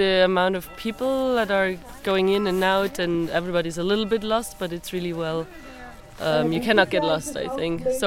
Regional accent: Switzerland; So I'm from Switzerland

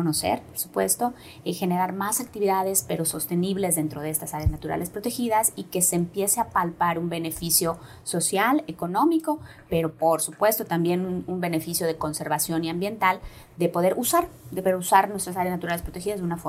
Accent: Yucatán, Mexico; Creo que eso es la clave que nos ha faltado como yucatecos y yucatecas

